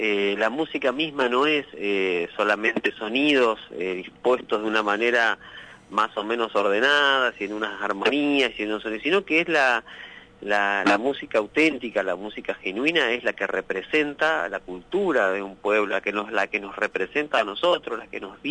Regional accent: Gualeguay, Entre Ríos, Argentina; also born or lived in Paraná; Yo las aprendí acá en Concepción del Uruguay, yo soy de Gualeguay, viví en Paraná, conozco mi Entre Ríos, conozco mi región.

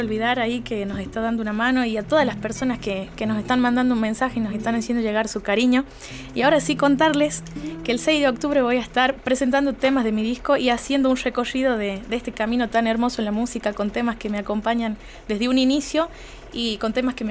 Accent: Catamarca, Argentina; tengo un tema para Catamarca que simboliza el amor a mi tierra

